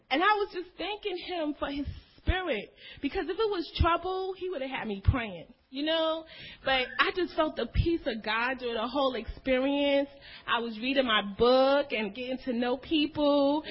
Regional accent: New York, United States; And I'm from New York.

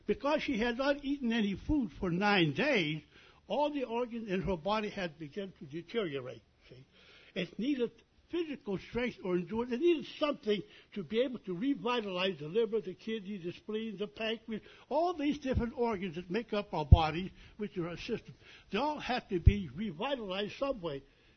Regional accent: Lubbock, Texas, United States; I'm from Lubbock, Texas.

